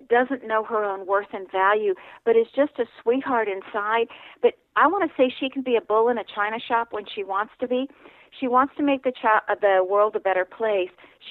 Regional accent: Texas, United States; Good old Matthew McConaughey is from my home state, so I'm always happy to talk about somebody from Texas.

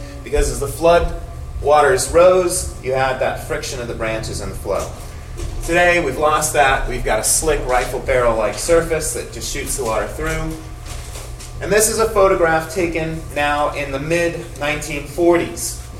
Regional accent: Arizona, United States; when people heard that I was from Arizona and interested in water issues

